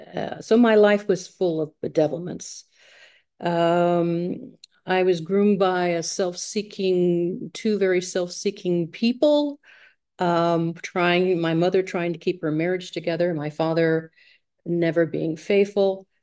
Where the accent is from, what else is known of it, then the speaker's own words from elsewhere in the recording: California, United States; I'm from Southern California.